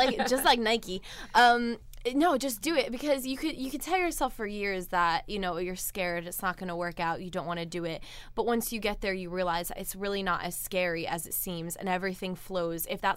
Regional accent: Paris, Île-de-France, France; I am French.

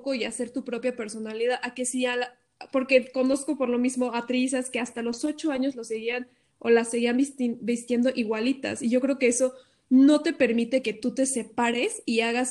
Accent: Norway; Spanish is a second language; yo para presentarme siempre … soy de Noruega y soy triista

